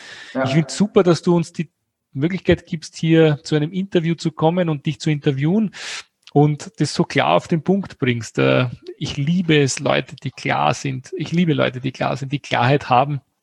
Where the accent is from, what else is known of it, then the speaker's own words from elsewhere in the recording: Austria; Lieber Stefan, es war mir ein Volksfest, sagen wir bei uns in Österreich mit 3E.